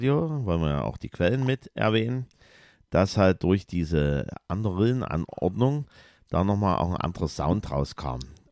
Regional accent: East Germany, Germany; Und da war das dann doch nicht so erschwinglich für die Kids der 80er Jahre hier als Ossi, sage ich jetzt mal so.

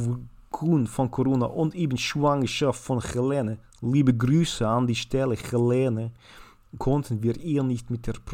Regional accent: Switzerland; Wie du merkst, bin ich auch in der Schweiz aufgewachsen.

